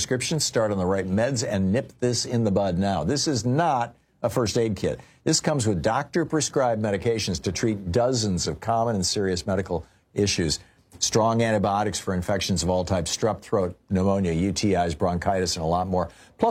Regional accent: Grand Rapids, Michigan, United States; Thank you, John in Grand Rapids, Michigan. Hey, John, how's my hometown?

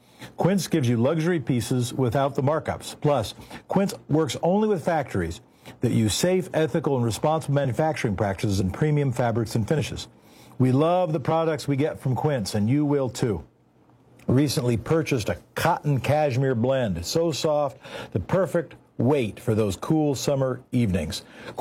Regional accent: South Pasadena, California, United States; also born or lived in Portland; So I lived in South Pasadena as a kid. And I was born in Portland, then we split up. I lived in Southern California.

